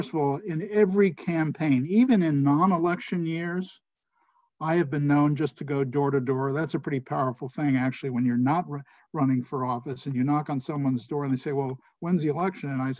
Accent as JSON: {"language": "English", "town": "Fair Lawn", "region": "New Jersey", "country": "United States", "tie": "born or raised there", "said": "I returned to New Jersey. I moved back to my hometown of Fairlawn."}